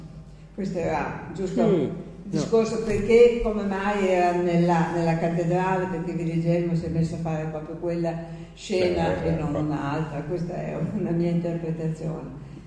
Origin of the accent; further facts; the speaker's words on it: Modena, Emilia-Romagna, Italy; Che io sono di Modena, quindi l'ho vista benissimo tante volte.